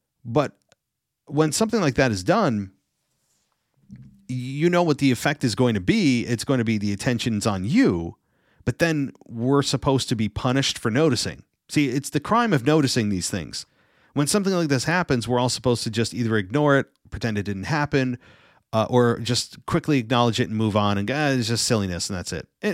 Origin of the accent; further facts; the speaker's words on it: Albany, New York, United States; You know, I'm from Albany, New York, but people say Albany.